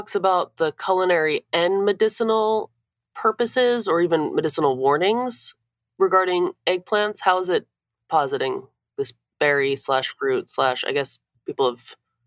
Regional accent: New Jersey, United States; moved away; I mean, when I was growing up in New Jersey, we only had like the big bulbous, almost like purple black skinned eggplant

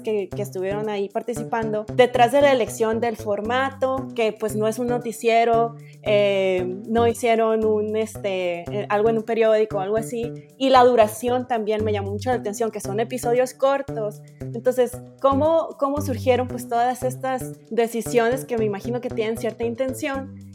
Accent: Sonora, Mexico; como te está diciendo, soy de Sonora

